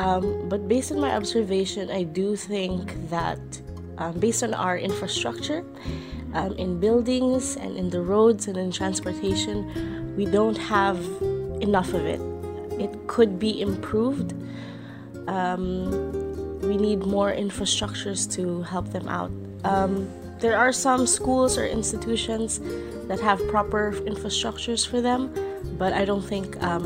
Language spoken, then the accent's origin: English; Philippines; I'm from the Philippines. I'm 26 years old and I work for the Women and Gender Institute in the Philippines.